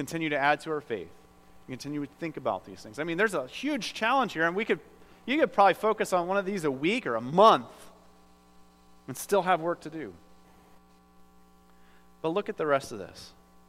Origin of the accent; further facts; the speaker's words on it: Iowa, United States; But, yes, I'm from Iowa. So I appreciated farmer fare.